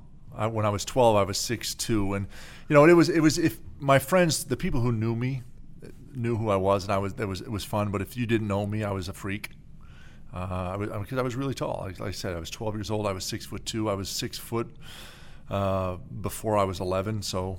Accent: Beaconsfield, Quebec, Canada; Really, the West Island of Montreal and Beaconsfield was the most I spent most of the time there. Went to high school, Beaconsfield High School.

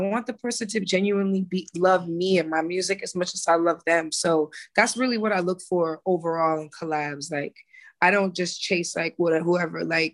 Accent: Boston, Massachusetts, United States; I'm coming from Boston, so we're already just number one. Like, we love our teams, we love our sports.

